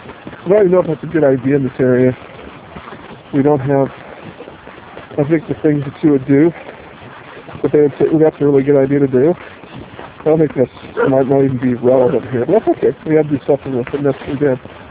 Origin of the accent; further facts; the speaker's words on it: New Mexico, United States; I'm from Eastern New Mexico here, which I'll freely admit is probably about 20 or 30 years behind the social curve.